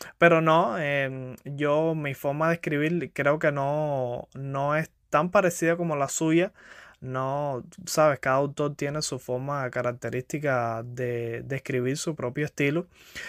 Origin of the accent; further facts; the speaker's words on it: Cuba; now in United States; yo salí de Cuba hace algunos años. Actualmente vivo en la Florida.